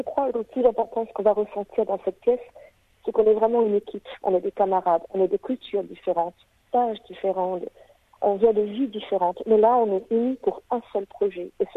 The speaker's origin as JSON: {"language": "French", "country": "Réunion", "moved": "yes", "lives_now": "Perth, Australia", "said": "Je suis française de La Réunion, mais j'habite à Perth en Australie avec ma famille."}